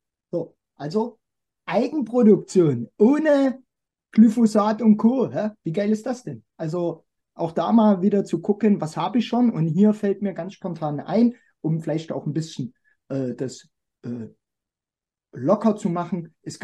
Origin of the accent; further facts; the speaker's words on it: East Germany, Germany; ich komme aus der DDR, ich bin offen erzogen worden.